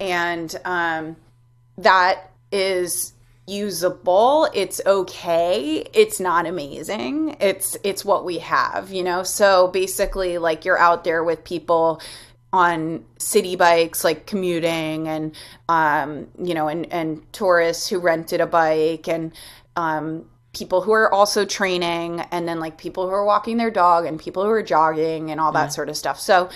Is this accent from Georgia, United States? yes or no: no; New York City, New York, United States; I grew up here in New York City.